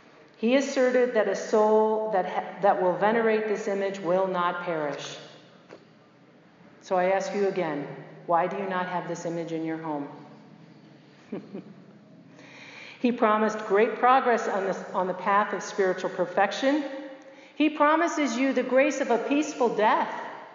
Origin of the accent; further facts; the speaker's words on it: Florida, United States; has anybody been to Florida or from Florida? I'm from Florida.